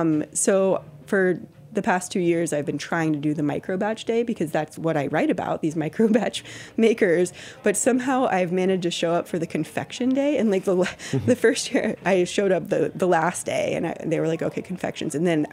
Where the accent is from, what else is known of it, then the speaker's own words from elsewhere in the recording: Texas, United States; I'm from Texas. I just moved here 2.5 years ago.